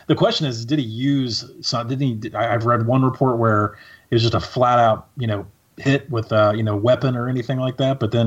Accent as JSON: {"language": "English", "town": "Fayetteville", "region": "Arkansas", "country": "United States", "tie": "born or raised there", "said": "The problem is he played the same time as my hometown Fayetteville High School favorite, Ronnie Brewer."}